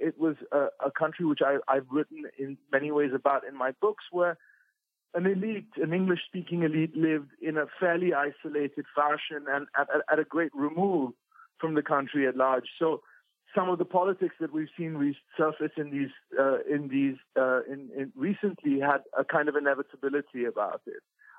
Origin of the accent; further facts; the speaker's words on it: Delhi, India; A fairly idyllic, like Delhi in those days was not a gas chamber. It was a very sort of small, rather dull political capital